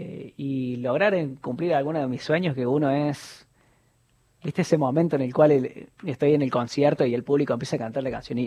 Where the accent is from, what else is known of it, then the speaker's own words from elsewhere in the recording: Argentina; Y yo que soy argentino.